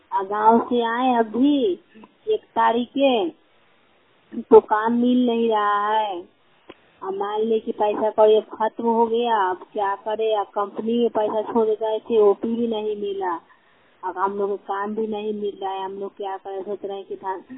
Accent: Bihar, India; now in Manesar, India; हम बिहार के रहने वाले हैं, हम भी मनेसर कासन में रहते हैं, जय मंदिर के पास।

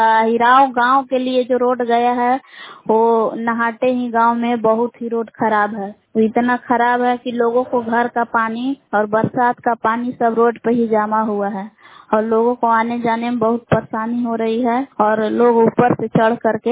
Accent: Bilav, Bihar, India; बिलाव की निवासी हूँ।

